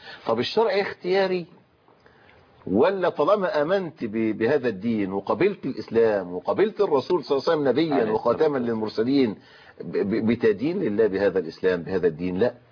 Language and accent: Arabic; Egypt; يعني مسألة عندنا في مصر